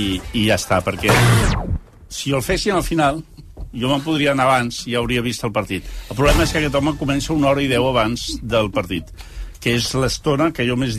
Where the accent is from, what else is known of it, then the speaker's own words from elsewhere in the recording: Catalonia, Spain; Tenim una tara genètica que com a catalans